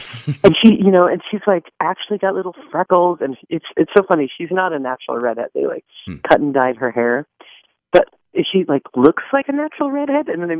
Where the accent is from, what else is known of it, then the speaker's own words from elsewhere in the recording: Denver, Colorado, United States; moved away as an adult; But yeah, I grew up in Denver, Colorado.